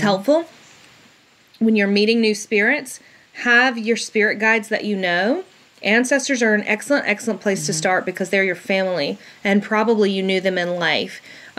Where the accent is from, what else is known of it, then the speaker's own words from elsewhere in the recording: the South, United States; And I'm from the South, so